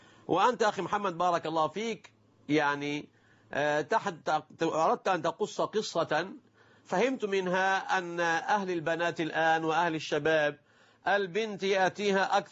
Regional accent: Egypt; وليسمع المشاهدون أيضا عندنا في مصر

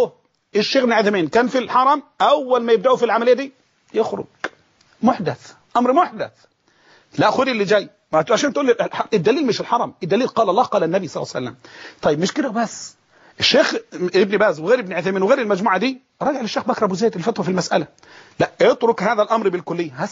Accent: Mansoura, Dakahlia, Egypt; عندنا في المنصورة بيجيبوا الشيخ مثلا معمول له إعلانات في كذا وكذا

